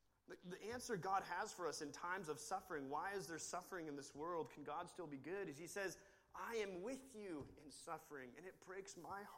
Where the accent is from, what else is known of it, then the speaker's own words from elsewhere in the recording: Washington, United States; And growing up near Mount Rainier, there's always this back of your mind that is an active volcano.